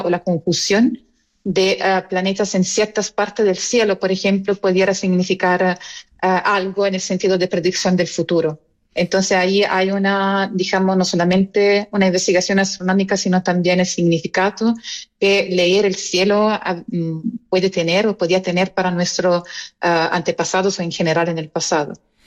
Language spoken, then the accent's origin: Spanish; Italy; ahí soy italiana y tengo que meterlo